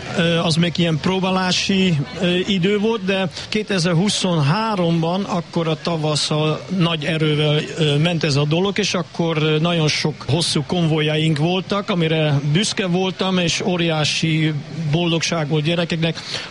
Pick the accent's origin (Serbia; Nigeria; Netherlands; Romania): Netherlands; Hungarian is a second language; Én holland vagyok.